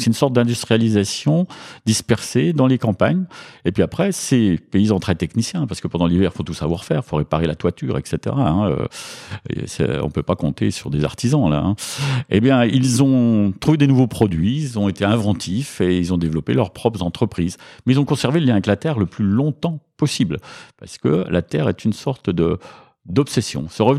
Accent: Bourgogne-Franche-Comté, France; accent: Franche-Comté; je suis originaire de Franche-Comté, comme mon accent ne l'indique plus, mais non. Je n'ai pas l'accent de Toulouse. J'ai perdu mon accent franc-comtois. Alors je suis à moitié suisse par ma mère aussi

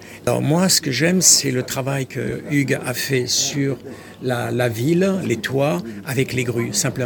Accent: Tours, Centre-Val de Loire, France; also born or lived in Toulouse; je suis originaire de la Loire-Vallée, de Tours, mais j'ai fait une partie de ma vie, j'ai vécu à Toulouse, puisque j'étais militaire.

